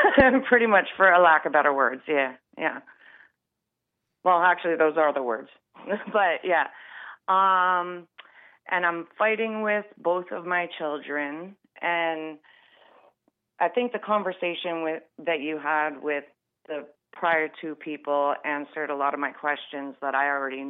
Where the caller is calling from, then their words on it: Canada; And I'm from Canada